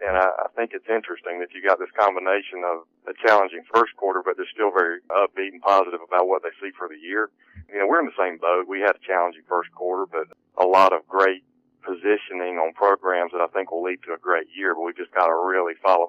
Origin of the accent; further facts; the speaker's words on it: Athens, Georgia, United States; Reminds me, I grew up in Athens, Georgia.